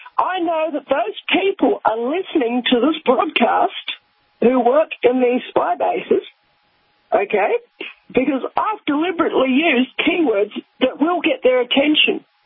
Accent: Australia; I'm on your side. I'm Australian.

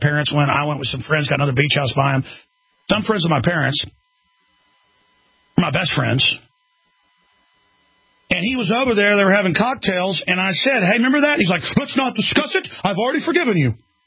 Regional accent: Dallas, Texas, United States; I've seen a few fatal car wrecks growing up in Dallas, believe me, like Road Warrior or something.

